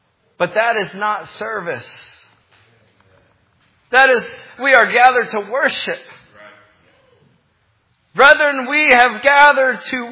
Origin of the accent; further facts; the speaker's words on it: Michigan, United States; And I grew up in Michigan, and we have the best apples in the world.